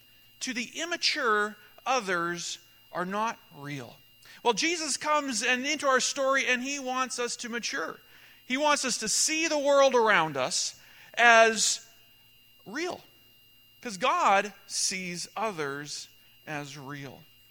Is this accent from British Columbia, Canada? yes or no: no; Saskatoon, Saskatchewan, Canada; now in Chestermere, Canada; I'm from Chestermere, Alberta, but I was born here in Saskatoon, and I was a young boy here in Saskatoon